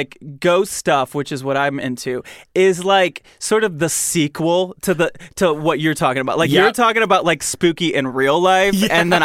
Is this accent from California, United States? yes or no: no; Michigan, United States; But my choir did a trip to New York City. And I grew up in Michigan.